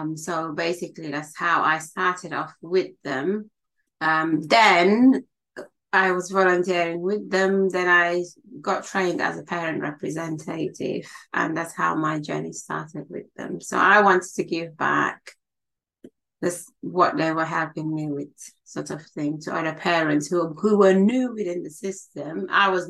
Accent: Gambia; now in Peterborough, United Kingdom; I am currently the office manager at Family Voice Peterborough. I am originally from the Gambia

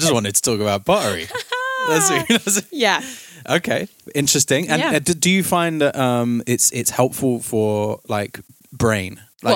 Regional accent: United Kingdom; I kept obviously being British, just apologizing for crying.

